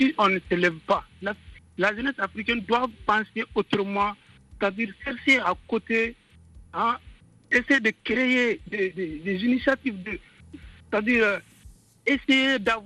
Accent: Mali; et moi je suis malien.

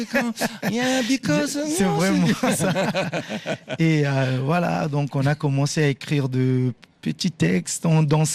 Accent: Kinshasa, DR Congo; born there; Donc je suis né à Kinshasa, au Congo.

